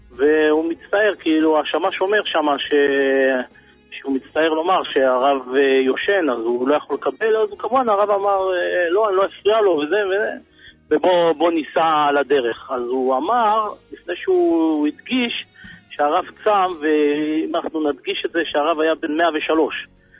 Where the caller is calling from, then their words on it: North, Israel; אני מהצפון